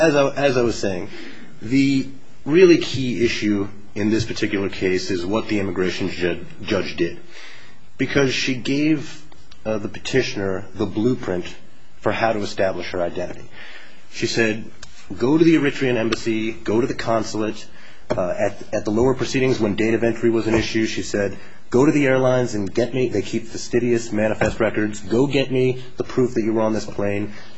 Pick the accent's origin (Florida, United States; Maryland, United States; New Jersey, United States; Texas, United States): Maryland, United States; Oh, well, I grew up in Maryland, which is right outside of Washington, D.C.